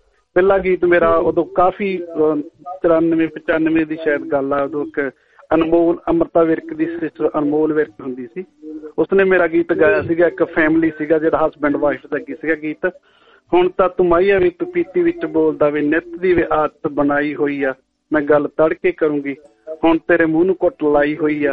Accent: Burj Dunna, Punjab, India; now in Adelaide, Australia; ਅਸੀਂ ਪੰਜਾਬ ਤੋਂ ਜੀ, ਸਾਡਾ ਮੋਗਾ ਡਿਸਟ੍ਰਿਕਟ ਆ

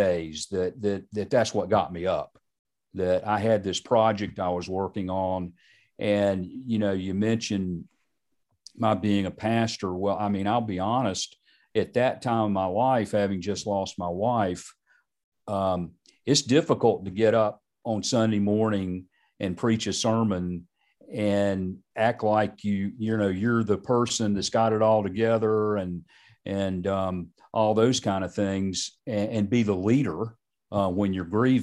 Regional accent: Charlotte, North Carolina, United States; And we were at the North South Doubleheader in Charlotte. I grew up in Charlotte.

